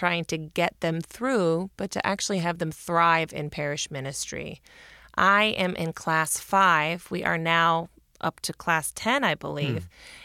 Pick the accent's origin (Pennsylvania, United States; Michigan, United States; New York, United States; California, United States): Pennsylvania, United States; Pittsburgh; You know, growing up in Pittsburgh, Fred Rogers was definitely a celebrity about town.